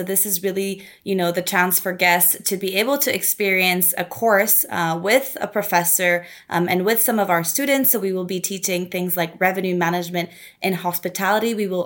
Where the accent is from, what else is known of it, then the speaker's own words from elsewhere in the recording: Dominican Republic; moved away; You know, I came from the Dominican Republic and moved here and met people from all over the world.